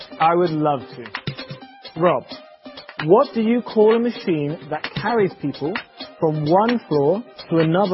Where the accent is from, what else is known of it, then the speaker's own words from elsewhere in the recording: England, United Kingdom; I'm from England.